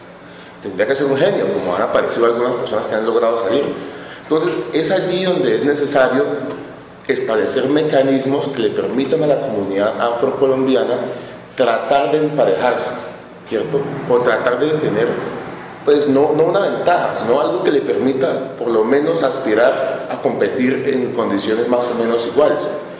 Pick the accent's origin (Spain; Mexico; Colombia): Colombia; Si todos somos colombianos. Claro, todos somos colombianos.